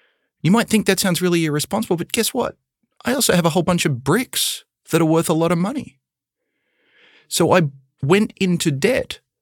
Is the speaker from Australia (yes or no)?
yes; Australia; I grew up in Australia with very little student debt because the government paid for most of my education.